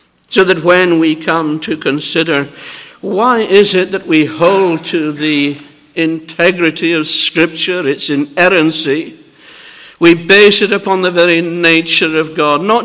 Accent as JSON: {"language": "English", "town": "Edinburgh", "region": "Scotland", "country": "United Kingdom", "tie": "born or raised there", "said": "I grew up in Edinburgh"}